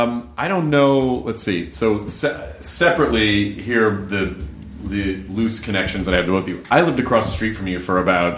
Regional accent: Miami, Florida, United States; we grew up in Miami. My mom grew up in Miami, and I lived in Miami when I was a kid.

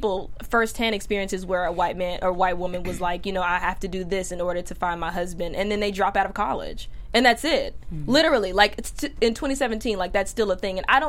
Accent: Midwest, United States; you're from the South, I'm from the Midwest.

